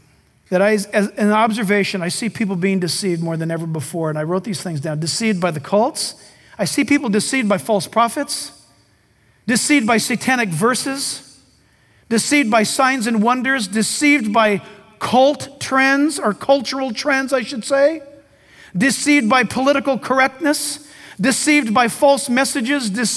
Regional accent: California, United States; Now, as a Californian, I should do that anyway.

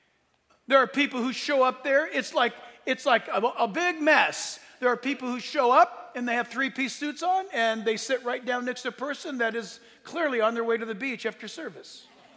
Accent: New York City, New York, United States; And we think, because we're from New York City, that if they don't put a suit on, they cannot be worshiping God?

